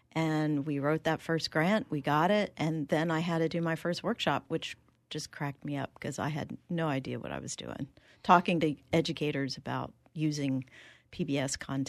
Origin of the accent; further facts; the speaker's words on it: New Jersey, United States; also born or lived in New York City / California; now in Tallahassee, United States; You know, I grew up in New Jersey. My first job was in New York City. And then I migrated to California because I was in the film business.